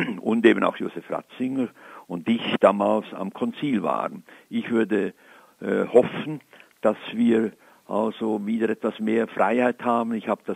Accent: Sursee, Lucerne, Switzerland; now in Tübingen, Germany; Ja, ich freue mich, dass ich auch jetzt wieder in meine Heimatgemeinde Sursee, wenn ich dann meinen Geburtstag nachfeiere, genauso wie hier in Tübingen, auch den Gottesdienst feiern kann, einen Dankgottesdienst.

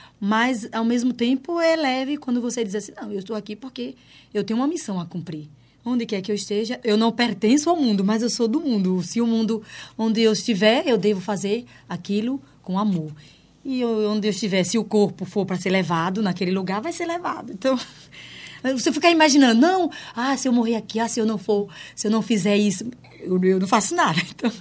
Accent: Northeast Region, Brazil; eu sou brasileira do Nordeste. Nordeste, nós temos muito de África, né? Nós do Nordeste. Sergipe, Bahia, Pernambuco, Fortaleza. Nós temos muito essa força, nós temos muitos. Originalidade. Eu, por exemplo, eu sou dos meus antepassados angolanos.

